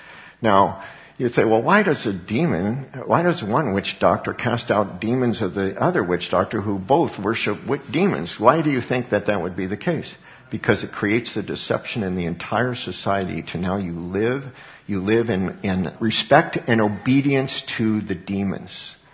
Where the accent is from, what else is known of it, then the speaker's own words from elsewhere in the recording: Colorado, United States; There was black widows where I grew up in Colorado.